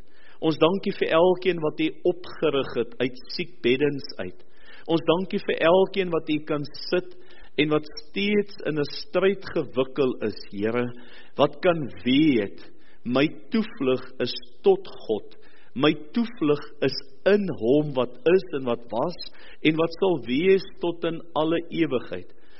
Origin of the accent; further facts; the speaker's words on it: Port Elizabeth, Eastern Cape, South Africa; moved away; Ek is lank genoeg hier, 30 jaar, maar ek is maar nog uit my wêreld uit. En dit was die feesaankondiging by ons in Port Elizabeth waar ek groot geword